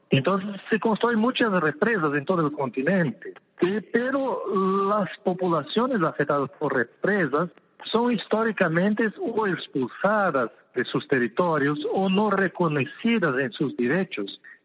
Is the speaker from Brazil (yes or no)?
yes; Brazil; Spanish is a second language; soy de Brasil